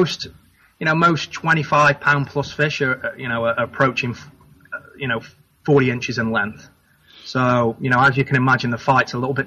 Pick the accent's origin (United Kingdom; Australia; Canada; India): United Kingdom; Stoke-on-Trent, West Midlands; moved away as an adult; now in United States; Yeah, unfortunately, I'm from Stoke-on-Trent. Yeah, I kind of came over here 15, 16 years ago in the summer to coach soccer or football, as you know it.